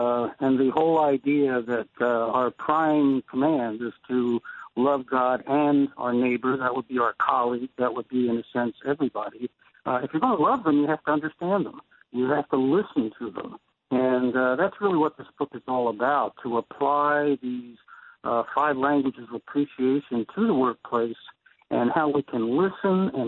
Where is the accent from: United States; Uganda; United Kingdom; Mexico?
United States; Pennsylvania; I was raised in the Pocono Mountains, and I was very happy to be with a book in a corner.